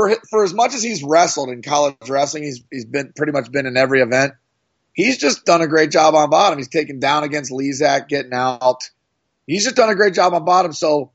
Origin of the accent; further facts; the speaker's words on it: Columbus, Ohio, United States; and I'm from Columbus, went to Ohio State, so obviously that's cool.